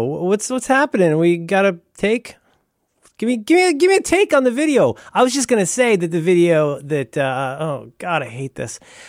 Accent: Cincinnati, Ohio, United States; I mean, I don't know him in particular, but I was raised in Cincinnati and I know my family.

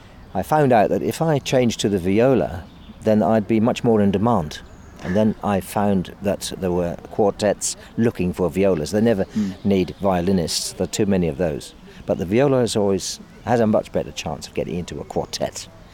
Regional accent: Ealing, London, United Kingdom; born there; I was born in London, Ealing, in fact.

